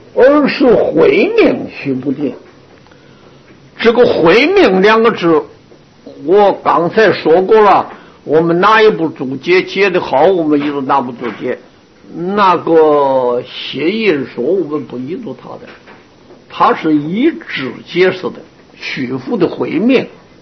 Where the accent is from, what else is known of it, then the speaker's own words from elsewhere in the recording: China; 那么事实上证明确切是跟我们中国人特别有缘